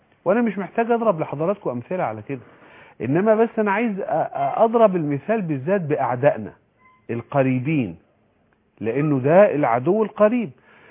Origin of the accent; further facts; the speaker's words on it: Egypt; إحنا دلوقتي حاليا في اللحظة دي كمصريين